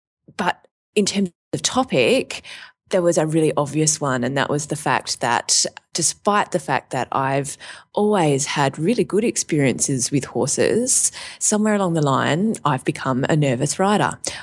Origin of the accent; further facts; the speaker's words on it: Australia; So just looking at visitors to the website, even though I'm Australian and the website is a .com.au web address, 40% of the people coming are from Australia.